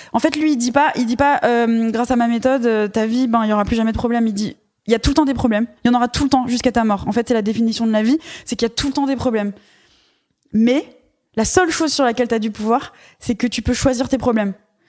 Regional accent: United States; N'oublie pas que je suis américaine.

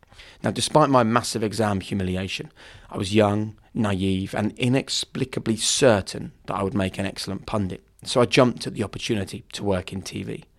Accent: Norwich, East of England, United Kingdom; I was planning to get a job back in my hometown, maybe for the local newspaper or something.

